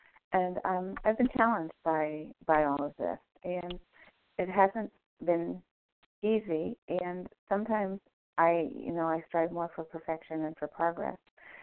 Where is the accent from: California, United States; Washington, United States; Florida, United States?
Washington, United States; I'm from Washington State, traveling to New York today